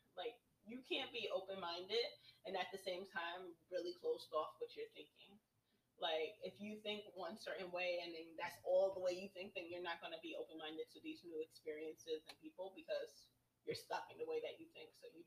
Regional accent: New York, United States; I think it's because of growing up in New York that you see and do so much that nothing really shocks you anymore

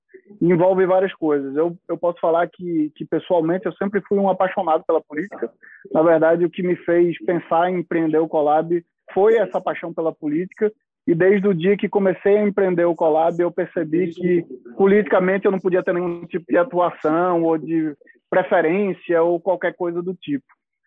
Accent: Recife, Pernambuco, Brazil; Sou de Recife também, então é uma homenagem a Recife.

